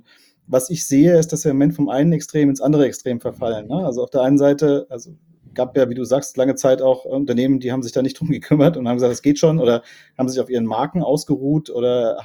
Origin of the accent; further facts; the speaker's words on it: Rhineland-Palatinate, Germany; ich bin Pfälzer